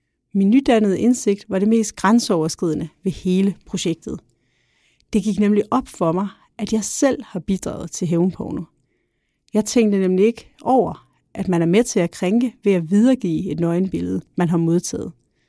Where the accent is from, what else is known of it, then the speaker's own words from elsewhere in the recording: Capital Region of Denmark, Denmark; now in Copenhagen, Denmark; Jeg er født og opvokset på Bornholm, men bor nu i København.